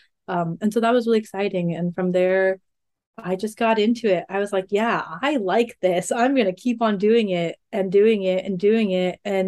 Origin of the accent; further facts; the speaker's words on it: California, United States; But I grew up in Monterey Bay, California. So I grew up by the ocean right next to Big Sur.